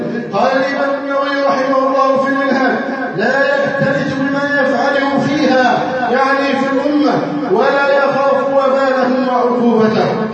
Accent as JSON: {"language": "Arabic", "country": "Egypt", "said": "اللهم احفظ بلدنا مصر. اللهم احفظ اقتصادنا."}